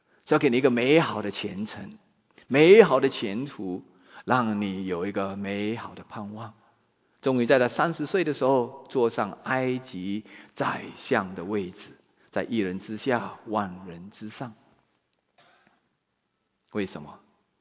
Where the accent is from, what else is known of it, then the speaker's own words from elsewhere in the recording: China; 我们中国人不讲死，不谈死，谈死色变啊